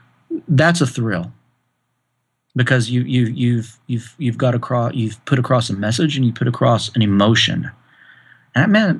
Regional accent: Arkansas, United States; also born or lived in California; Growing up in Arkansas, I wasn't exposed to heady jazz or anything really young, as you know, rock and blues and country.

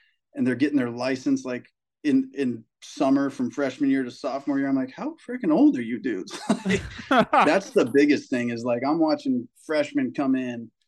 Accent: Carlsbad, California, United States; We come from Carlsbad, which is, it's like a beach town. There's money here. It's not like the richest place in San Diego

